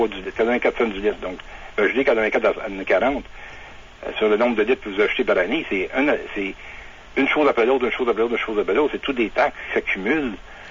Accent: Quebec, Canada; also born or lived in Ontario; Moi, je suis né en Ontario. J'ai toujours eu toute mon éducation s'est faite en français au Québec.

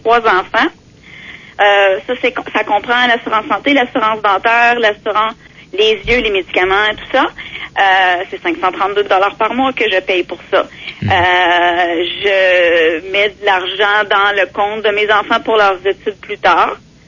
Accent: Quebec, Canada; c'est des choses qu'en tant que Québécois, on n'est pas habitué à faire.

